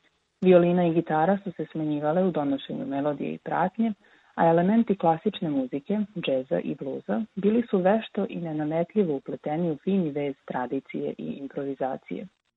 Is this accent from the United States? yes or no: yes; California, United States; verovatno su deo mog stila jer sam odrasla u Kaliforniji